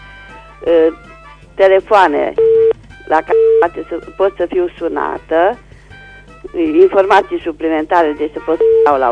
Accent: Reșița, Caraș-Severin, Romania; sunt din Reșița

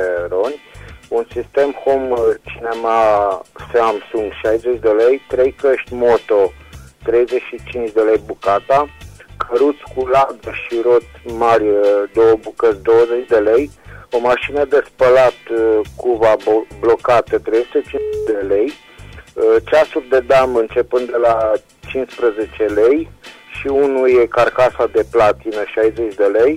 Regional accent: Reșița, Caraș-Severin, Romania; din Reșița

